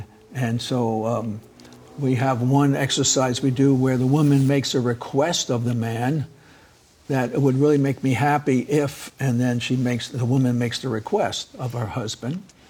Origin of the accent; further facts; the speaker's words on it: New York, United States; When I was growing up in New York, all the young women, the blacks and Puerto Ricans, the girls were 12, 13, 14 years old.